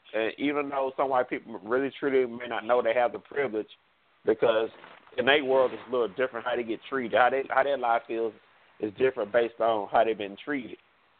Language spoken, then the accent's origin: English; Longview, Texas, United States; I'm from Longview, Texas. I just called in.